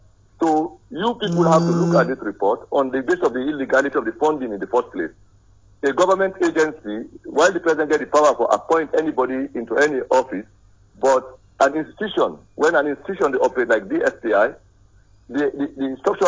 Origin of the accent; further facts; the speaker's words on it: Makeni, Northern Province, Sierra Leone; I was born in Makini, raised there, went to school there.